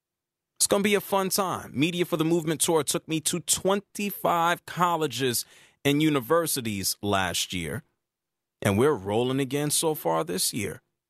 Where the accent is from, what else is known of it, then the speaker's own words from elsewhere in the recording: Atlanta, Georgia, United States; Yeah, I'm from Atlanta, live in Atlanta. Now I'm in New Orleans.